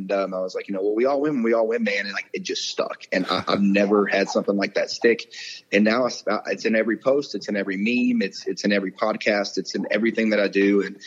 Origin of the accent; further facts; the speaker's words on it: Kentucky, United States; Like, I'm begging him, like I said, because I'm from Kentucky. I have VAs or have veterans in my family that I want to get to Alex.